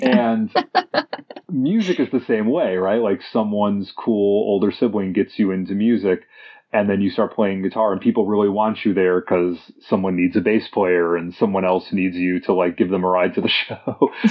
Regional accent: Illinois, United States; I've moved to a whole new city in my home state of Illinois, which is very exciting.

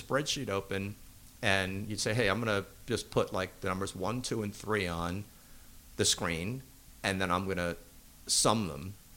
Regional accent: Manhattan, New York, United States; I think that growing up in Manhattan and being kind of a street kid

